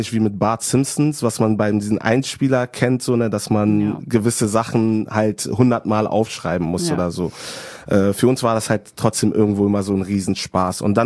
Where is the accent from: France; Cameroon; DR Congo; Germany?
DR Congo; also ich bin aus dem Kongo